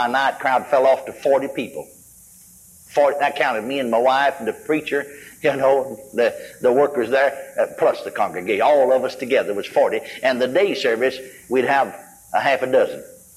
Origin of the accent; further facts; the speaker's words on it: McKinney, Texas, United States; We stopped back through McKinney, my hometown. Drove by 405 North College Street.